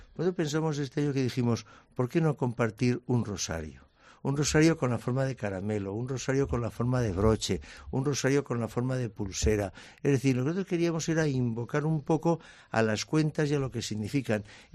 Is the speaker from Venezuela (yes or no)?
no; Region of Murcia, Spain; Porque somos parte de él, es que somos murcianos.